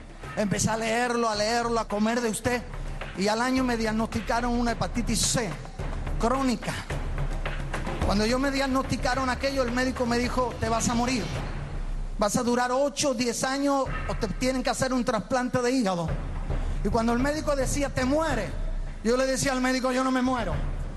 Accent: Málaga, Andalusia, Spain; Yo soy de España, soy pastor allí del sur de España, de Málaga.

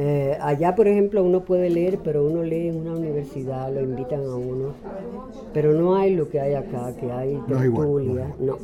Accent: Cuba; moved away; Cuando yo me fui de Cuba

